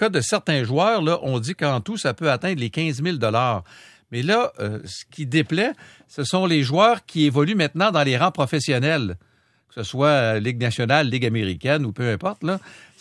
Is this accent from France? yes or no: no; Sainte-Foy, Quebec, Canada; Je viens de Sainte-Foy.